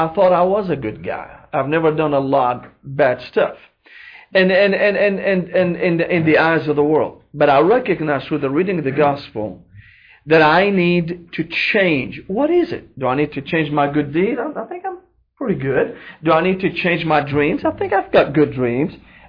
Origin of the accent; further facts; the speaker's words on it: Damascus, Damascus Governorate, Syria; now in United States; I grew up in Damascus and was surrounded with Christian history all of my life. And I recognized when I came to the United States